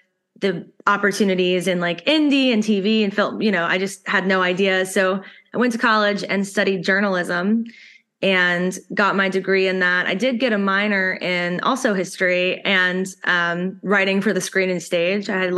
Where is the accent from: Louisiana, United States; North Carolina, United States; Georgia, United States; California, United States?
North Carolina, United States; I'm also from North Carolina and also went to Chapel Hill. I'll get that out of the way. We didn't really know each other or start working together at that time, but we are from different places in North Carolina. So I'm from a very, very small, like rural area